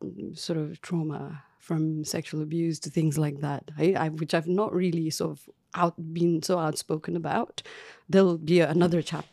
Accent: Kathmandu, Bagmati, Nepal; English is a second language; Very tomboyish back in the day when I grew up in Kathmandu.

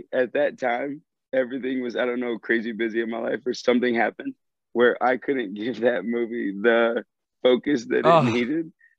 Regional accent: Michigan, United States; But I'm from Michigan. I grew up like an hour and 15 minutes from Detroit.

